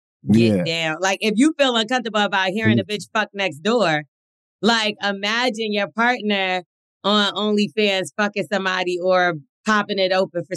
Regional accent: United Kingdom; now in United States; My main concern, naturally, as a Brit, is guns

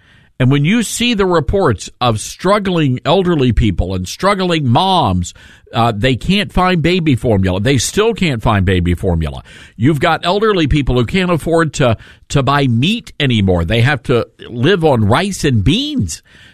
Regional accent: Memphis, Tennessee, United States; send him to Memphis, Tennessee, you know, my hometown. where we've been controlled by progressives for generations

